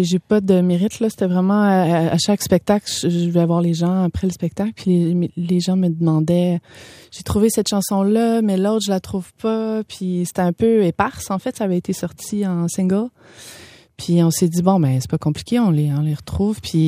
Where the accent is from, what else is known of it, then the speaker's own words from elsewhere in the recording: Montreal, Quebec, Canada; je suis montréalaise je suis la cinquième génération de Montréalais. Moi, mes arrière-grands-parents sont arrivés cultivés à Hochelaga-Maisonneuve.